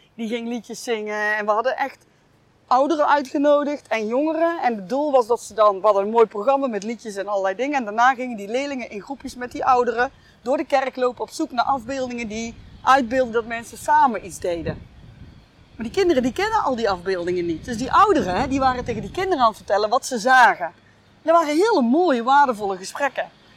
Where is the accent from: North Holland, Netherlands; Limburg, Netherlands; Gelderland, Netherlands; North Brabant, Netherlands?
North Brabant, Netherlands; Hank; Ik kom uit Hank.